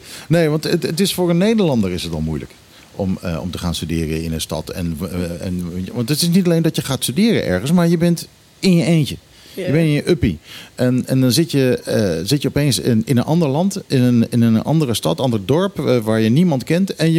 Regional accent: Curaçao; now in Bonaire; Ik heb als kind op Curaçao gewoond en ik wilde altijd terug. Ik wilde altijd terug naar de Antillen.

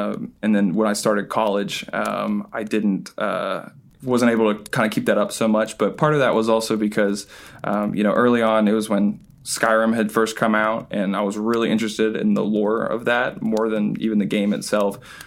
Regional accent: Knoxville, Tennessee, United States; And so I'm from Knoxville, Tennessee, and it's one of those crazy stories that shouldn't have worked, but it did.

